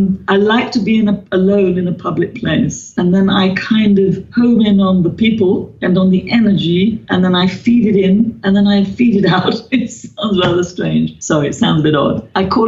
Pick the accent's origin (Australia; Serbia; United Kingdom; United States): United Kingdom; England; now in India; Shruti and I alternate, which is kind of interesting. I'm an English woman living in India. She's an Indian woman living in England.